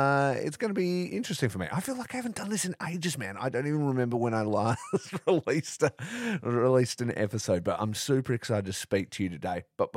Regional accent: Dongara, Western Australia, Australia; now in Perth, Australia; So I grew up in a tiny town called Dongra, which is about, you know, 4 hours north of here

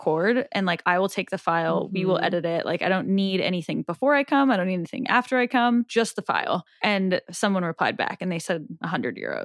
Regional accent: Omaha, Nebraska, United States; And that I was like, yeah, I'm from Omaha.

